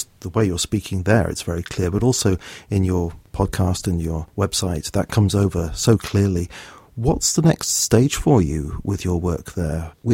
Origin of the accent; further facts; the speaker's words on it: United Kingdom; I'm going to say amen because I'm a Brit.